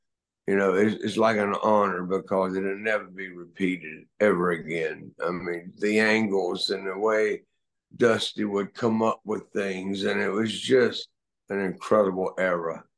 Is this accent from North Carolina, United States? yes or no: yes; Mooresville, North Carolina, United States; Well, I was from Mooresville, North Carolina, and grew up in an old textile family.